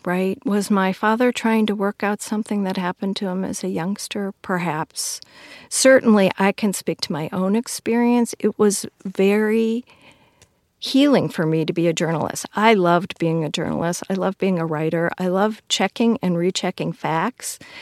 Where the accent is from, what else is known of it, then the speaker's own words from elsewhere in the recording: Waukegan, Illinois, United States; I was raised in Waukegan, Illinois. There were 3 Superfund sites in my hometown.